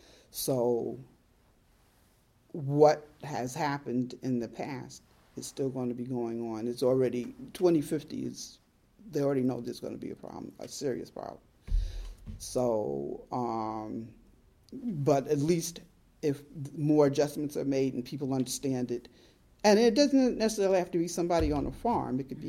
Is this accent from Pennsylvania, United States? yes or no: yes; Aliquippa, Pennsylvania, United States; also born or lived in Harlem, New York; Me as a child, I was born in Harlem Hospital. 3 weeks later, my mother and father went back to where my mother grew up in Aliquippa, Pennsylvania.